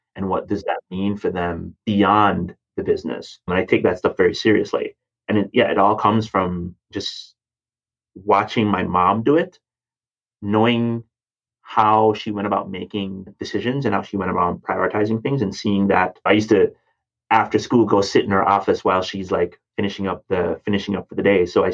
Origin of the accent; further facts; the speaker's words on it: Jamaica; I grew up in Jamaica, kind of saw what it looks like to have a family run business